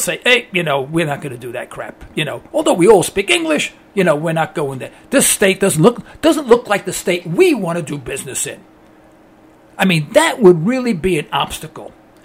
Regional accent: New York, United States; moved away as an adult; I moved to Texas. I got transferred there by an oil company. And I came from New York. In New York, I never saw the New York flag.

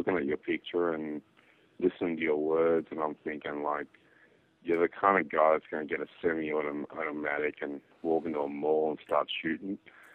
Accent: Australia; I'm like, you know, I'm from Australia. I don't really know guns, but in America, they all seem to be gun obsessed.

